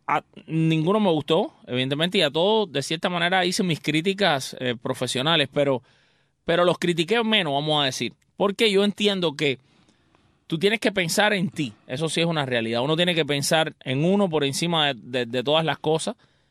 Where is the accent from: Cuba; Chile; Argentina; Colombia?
Cuba; now in United States; nosotros que somos cubanos libres, que estamos aquí en los Estados Unidos